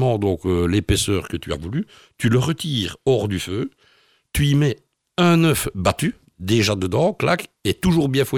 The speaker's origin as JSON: {"language": "French", "town": "Liège", "region": "Wallonia", "country": "Belgium", "said": "comme on dit chez nous à Liège"}